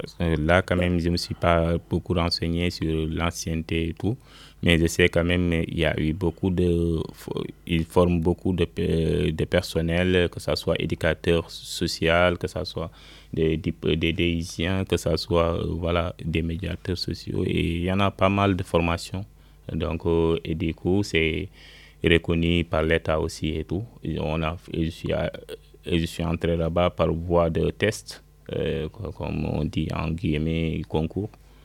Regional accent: Dakar, Senegal; Moi, je suis originaire au nord du Sénégal, mais voilà, je viens de Dakar quand même.

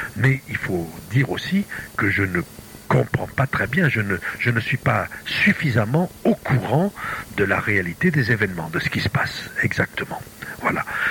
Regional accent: France; nous, en tant que Français

